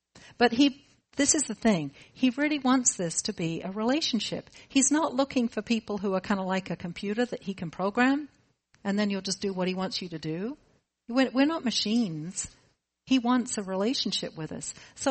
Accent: England, United Kingdom; I know we're Midwestern. I'm English.

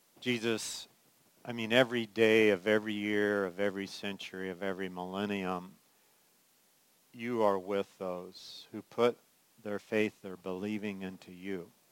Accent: California, United States; I'm from California, so I love the big first snow.

